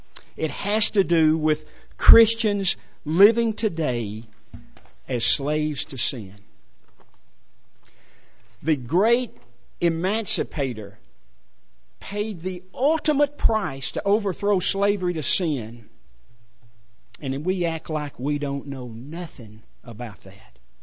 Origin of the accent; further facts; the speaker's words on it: United States; As an American, I confess I find myself somewhat confused